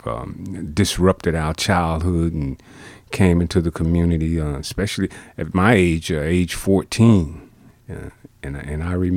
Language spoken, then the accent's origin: English; Newark, New Jersey, United States; it highlights my time as a youth growing up in Newark, New Jersey, up in Essex County